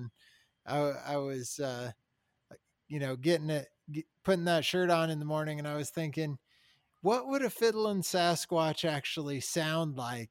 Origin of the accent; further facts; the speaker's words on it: Colorado, United States; I grew up here in Colorado. We had a family band